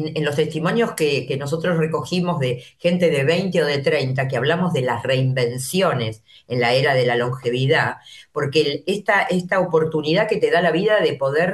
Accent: Argentina; born there; en Argentina, donde yo nací, donde vivo

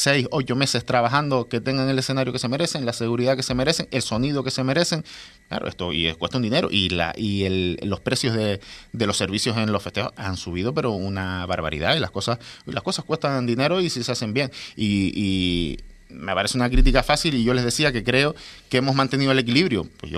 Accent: El Cotillo, Canary Islands, Spain; Yo soy del Cotillo, para mí mi fiesta del Cotillo es identidad, es cultura, es comunidad, es economía.

